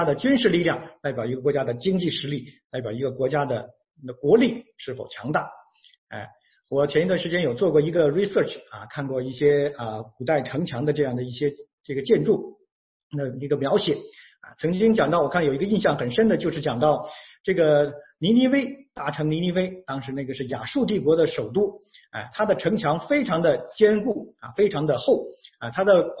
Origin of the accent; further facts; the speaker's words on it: China; 作为我们中国人呢，我们都引以为豪的是什么呢？